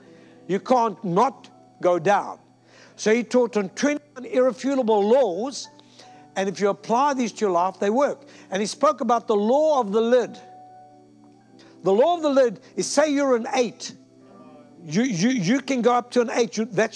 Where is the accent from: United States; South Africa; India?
South Africa; I come from South Africa.